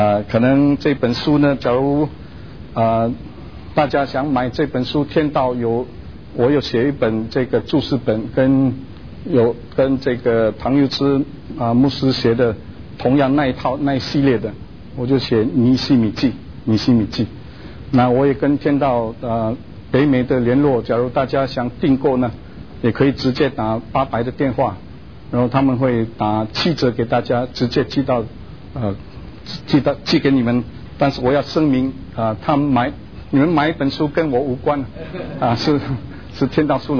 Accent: Philippines; 尤其当我父亲带领我们到了南洋，我在菲律宾出生，在那边土生土长。

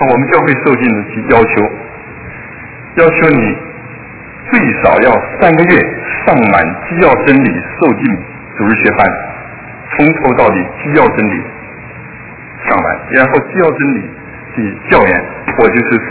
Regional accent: China; 我也是大陆的哈

